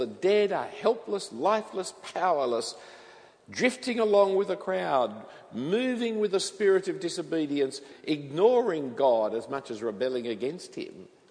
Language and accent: English; Australia; born there; there's no real authentic sign of being an Australian. We are because we were born here or because we've received citizenship papers.